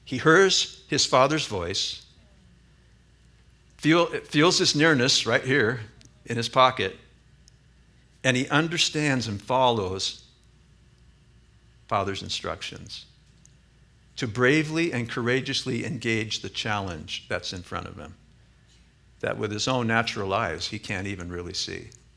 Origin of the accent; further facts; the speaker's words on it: Midwest, United States; Now, I'm a flatlander from the Midwest.